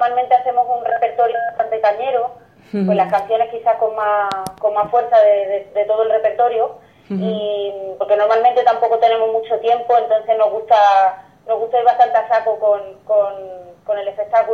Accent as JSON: {"language": "Spanish", "town": "Córdoba", "region": "Andalusia", "country": "Spain", "said": "habla de Córdoba, la letra está inspirada en mi tierra, en Córdoba"}